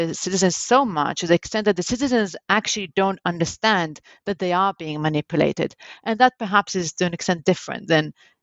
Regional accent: Israel; born or raised there

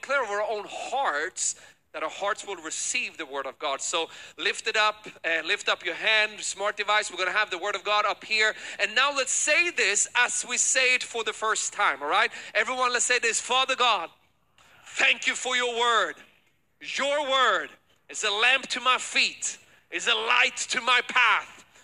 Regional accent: Sweden; English is a second language; moved away as an adult; now in United States; And born and raised in Sweden, came to America 10 years ago. So you may, maybe, perhaps pick up a slight little accent somewhere when I speak. It's because I speak also better Swedish than you speak is Swedish

